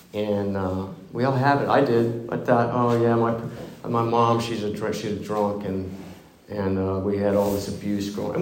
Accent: Davenport, Iowa, United States; I'm from Davenport, Iowa. Another transplant.

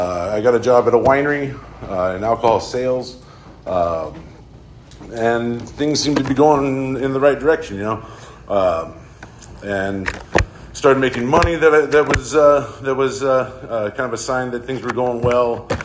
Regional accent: Santa Maria, California, United States; I grew up in town. I grew up in Santa Maria.

